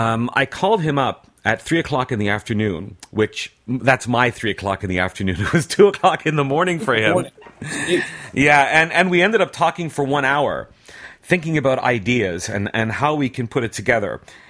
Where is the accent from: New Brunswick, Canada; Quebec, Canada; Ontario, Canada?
Quebec, Canada; Montreal; now in Asia; when I was very young, growing up in Montreal, Canada.